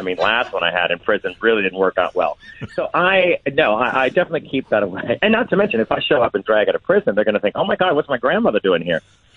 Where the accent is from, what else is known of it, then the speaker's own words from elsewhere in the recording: New Orleans, Louisiana, United States; my hometown of New Orleans